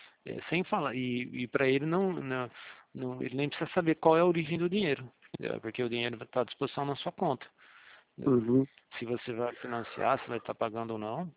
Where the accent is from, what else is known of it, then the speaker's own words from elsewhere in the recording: Araras, São Paulo, Brazil; a gente é daqui de Araras também